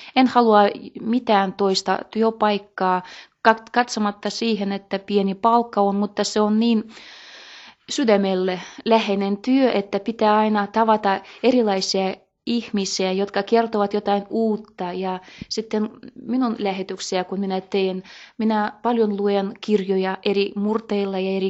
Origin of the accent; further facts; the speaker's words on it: Republic of Karelia, Russia; first language Livvi Karelian; Finnish is a second language; olen itse Aunuksen karjalainen, sitten Vitele kylästä ja perhekielenä oli Livin murre ja puhun ihan vapaasti Livin murteella ja ymmärrän vepsää ihan hyvin ja koulussa olin oppinut suomea ja englantia